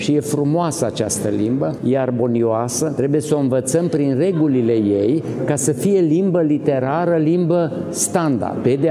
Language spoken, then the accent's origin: Romanian; Transylvania, Romania; Eu sunt din Ardeal și când m-am născut, bunica mea nu zicea niciodată usturoi, zicea ai.